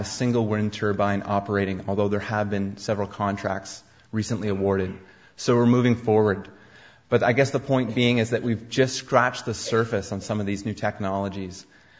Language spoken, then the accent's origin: English; Vancouver, British Columbia, Canada; as Canadians, as British Columbians, as Vancouverites, we can vote for people who can take strong action on climate change